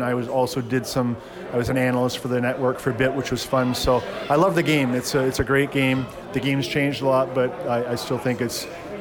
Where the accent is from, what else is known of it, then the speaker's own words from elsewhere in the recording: Kitchener, Ontario, Canada; And then to come here and play in my hometown, I played Junior B for the Rangers, and then to be drafted and play for them, and to be part of the first Memorial Cup team in Kitchener's history